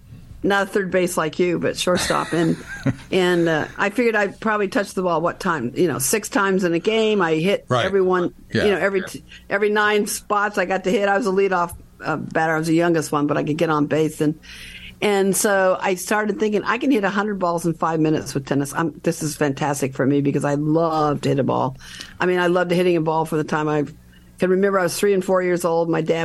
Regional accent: Long Beach, California, United States; I was so upset with the Dodgers when they didn't draft Randy, because we grew up in Long Beach, California. We, you know, bled Dodger blue.

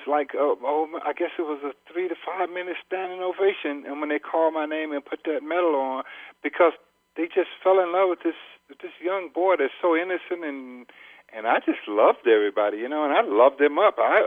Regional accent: Mississippi, United States; moved away; Well, you know, when I came up from Mississippi, I was t- taught to read everything

